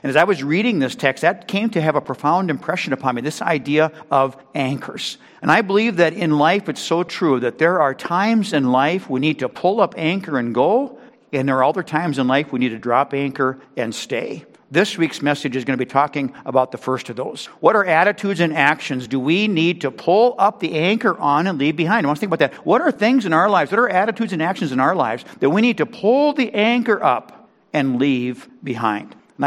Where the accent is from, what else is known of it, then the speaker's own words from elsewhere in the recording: Kearney, Missouri, United States; And we grew up together in Kearney, Missouri, and probably have some folks in Kearney listening right now too, by the way.